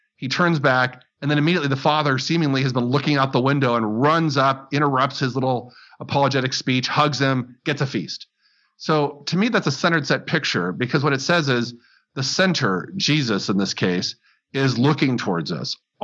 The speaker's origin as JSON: {"language": "English", "town": "San Diego", "region": "California", "country": "United States", "tie": "born or raised there", "said": "I'm not a hockey fan because I grew up in San Diego."}